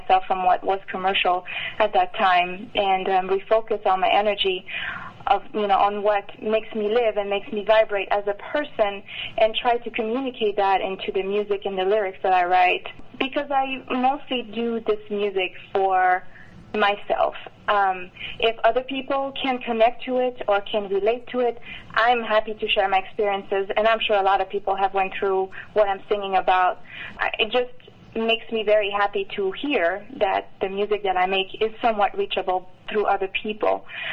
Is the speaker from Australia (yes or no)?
no; Brossard, Quebec, Canada; moved away as an adult; also born or lived in Montreal; now in United States; I was born and raised in Montreal, but most of my childhood spent it on the south shore of Montreal, in the little city of Brossard, and I stayed there until I was 23 or 24, until I came to the States. So yes, I'm French Canadian.